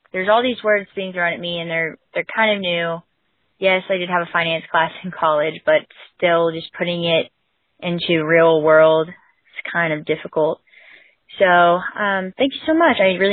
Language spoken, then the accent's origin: English; Texas, United States; I'm from Texas.